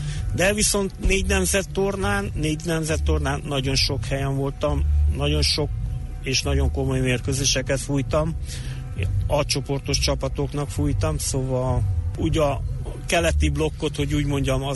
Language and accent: Hungarian; Târgu Mureș, Mureș County, Romania; én Marosvásárhelyi is vagyok